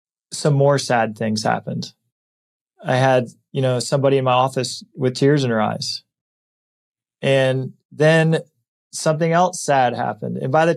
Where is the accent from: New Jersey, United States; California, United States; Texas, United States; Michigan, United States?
Michigan, United States; moved away; I grew up in Michigan.